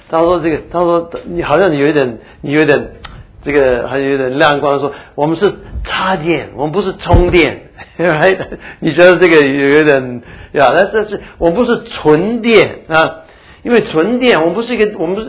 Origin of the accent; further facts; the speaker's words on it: Taiwan; accent: Taiwanese Mandarin; 所以就我们台湾国语和这个